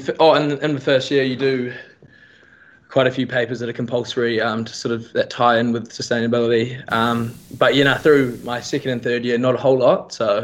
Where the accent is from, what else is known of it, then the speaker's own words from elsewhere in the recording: Auckland, New Zealand; From Auckland, originally.